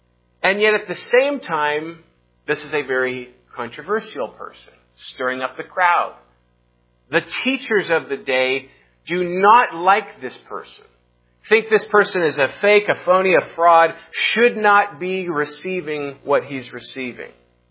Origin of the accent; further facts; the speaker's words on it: Spokane, Washington, United States; I watched saw some photos of my hometown there in Spokane